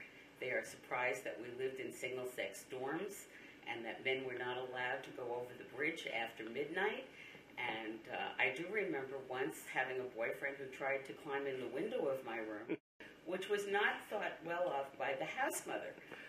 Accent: New York City, New York, United States; I grew up in the Bronx, New York, in a small, very ethnic community.

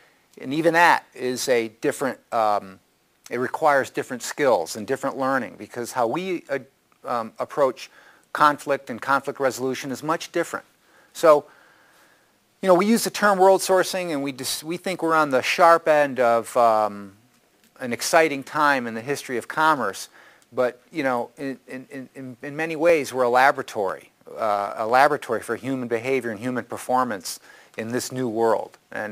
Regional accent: United States; I mean, look, I'm an American. I'm quite Western. I speak fast.

